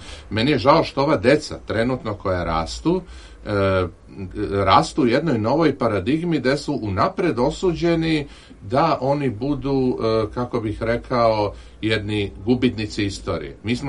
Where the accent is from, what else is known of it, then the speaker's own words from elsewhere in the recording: Serbia; Ja ovo govorim kao, ako hoćete, kao Srbin.